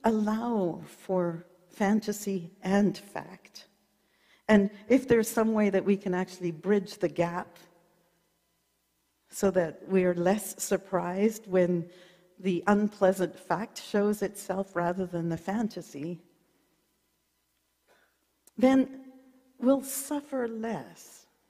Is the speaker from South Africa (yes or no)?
yes; South Africa; born there; Some of you may know I was born in South Africa